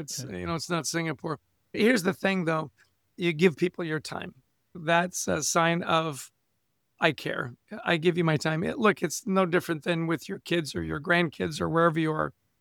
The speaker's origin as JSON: {"language": "English", "town": "Vancouver", "region": "British Columbia", "country": "Canada", "tie": "born or raised there", "also_born_or_lived": "Edmonton, Canada", "said": "I was born in Edmonton, Alberta, grew up in Vancouver, British Columbia."}